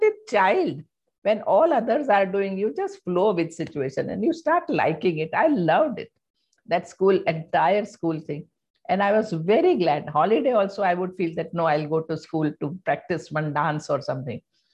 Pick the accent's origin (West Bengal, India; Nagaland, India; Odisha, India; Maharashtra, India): Maharashtra, India; Mumbai; first language Hindi; English is a second language; And my mother tongue was Hindi. We are from Indore. My mother is from Indore. I'm born and brought up in Bombay.